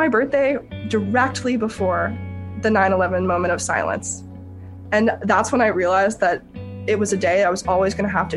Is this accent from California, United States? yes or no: no; Boston, Massachusetts, United States; born there; I was born in Boston, Massachusetts on September 11th, 2001.